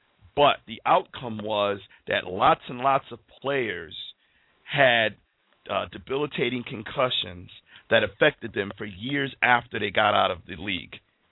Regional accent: Connecticut, United States; we talk about mental illness in wake of the Sandy Hook tragedy in my home state of Connecticut.

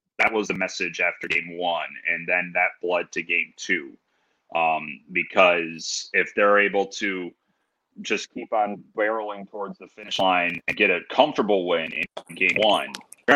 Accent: Illinois, United States; Well, I'm from Illinois, and I ate crawfish last weekend.

